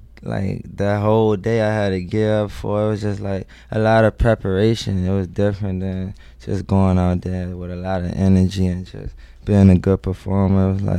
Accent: Washington, District of Columbia, United States; Southeast D.C.

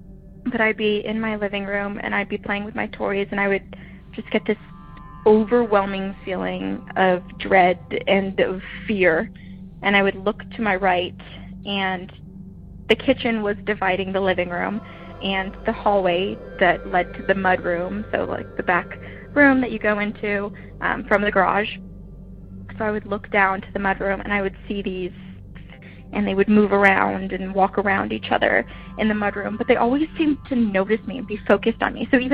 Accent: New Hampshire, United States; I grew up in New England, so very haunted.

